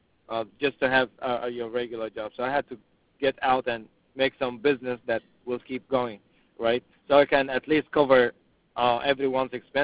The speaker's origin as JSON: {"language": "English", "country": "Sudan", "second_language": "English", "said": "I'm from Sudan, and most of my partners, they're Sudanese."}